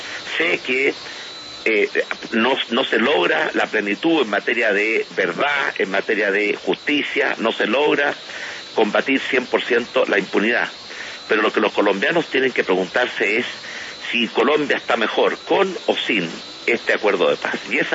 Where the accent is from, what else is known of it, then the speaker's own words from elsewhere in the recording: Chile; Cuando terminó el gobierno militar, en que se cometieron graves atropellos a los derechos humanos en mi país, Chile tuvo que tomar una opción